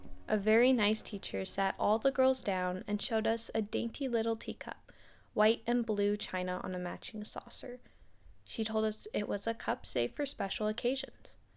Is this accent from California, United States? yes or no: no; Washington, United States; I grew up in the Washington public school system, and so did Hannah